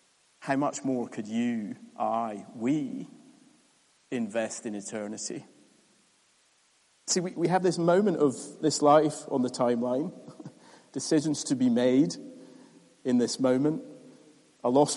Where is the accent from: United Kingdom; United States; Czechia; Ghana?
United Kingdom; And even though I am British and I am awkward